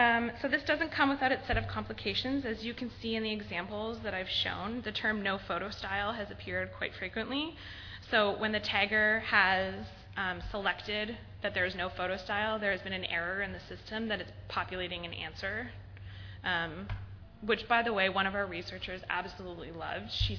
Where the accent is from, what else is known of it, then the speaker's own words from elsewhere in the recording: Canada; grants because I'm from Canada